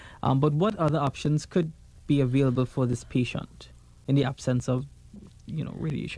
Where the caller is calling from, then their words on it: Toronto, Ontario, Canada; I am listening in from Toronto. I am 74 years old